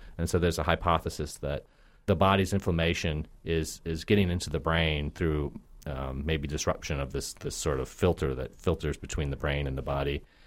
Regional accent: Minnesota, United States; I'm from Minnesota originally, so there it probably would have been a hockey study.

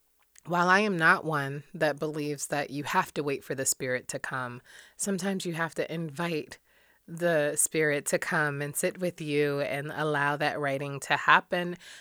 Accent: Detroit, Michigan, United States; I'm the Michigan Poet Laureate, and I'm from Detroit, Michigan.

